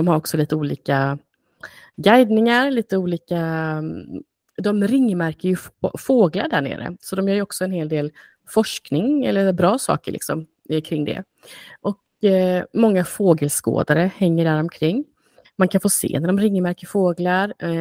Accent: Oskarshamn, Kalmar County, Sweden; från min hemstad Oskarshamn där jag växte upp

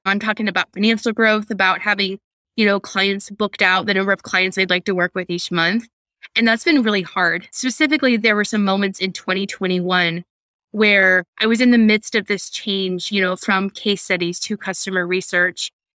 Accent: Iowa, United States; So we lived I grew up in Northern Iowa, right? So just try to imagine Iowa stereotypes.

